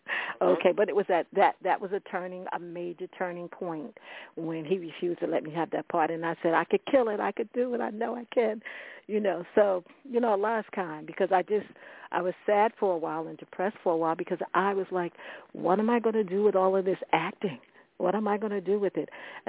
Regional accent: Morristown, New Jersey, United States; I grew up in Morristown, and so when people saw me, they knew that I wasn't from Essex County

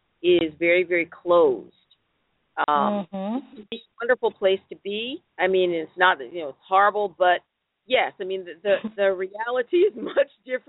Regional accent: United States; now in Denmark; I'm an American, and I am supposedly on, you know, the highly educated, master's degreed, English-speaking American

